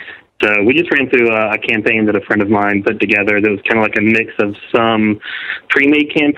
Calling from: Florida, United States; from Florida. I've called once before as well.

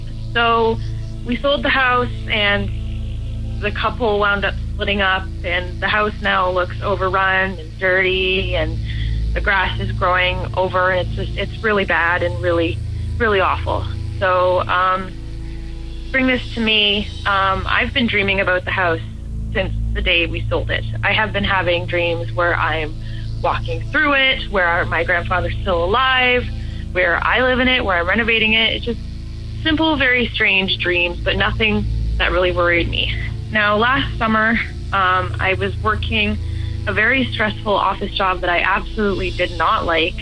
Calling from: Toronto, Ontario, Canada

